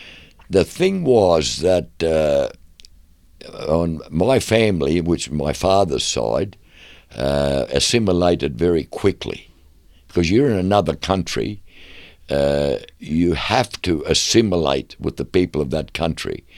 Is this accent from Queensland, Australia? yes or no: yes; Queensland, Australia; English is a second language; we lived out in the bush. And I went to school, and of course I couldn't speak a word of English.